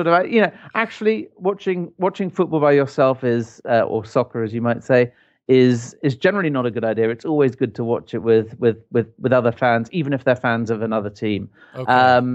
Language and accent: English; Ireland; I grew up in Ireland and support the Irish national team